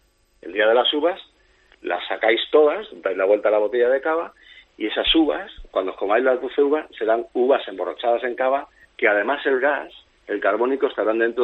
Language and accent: Spanish; Valencian Community, Spain; Yo soy de la Comunidad Valenciana